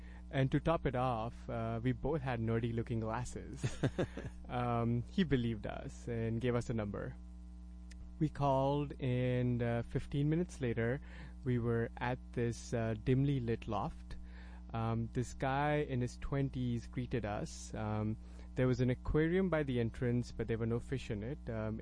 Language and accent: English; Kolkata, West Bengal, India; born there; So I was born in Calcutta, a city in the eastern part of India. It used to be the capital of the British Empire.